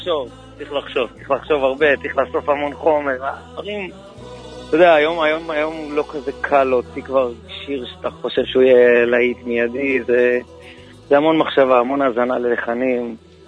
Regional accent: Haifa, Haifa District, Israel; חיפה. חיפה במקור, בטח, בטח.

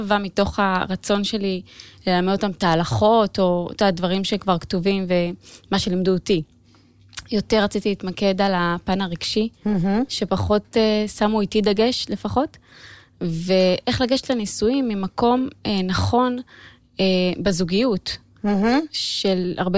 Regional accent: Kiryat Gat, Southern District, Israel; בקרית גת.

